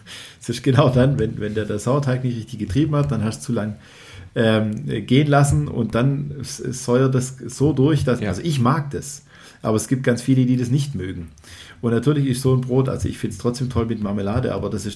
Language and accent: German; Baden-Württemberg, Germany; also bin ich Schwabe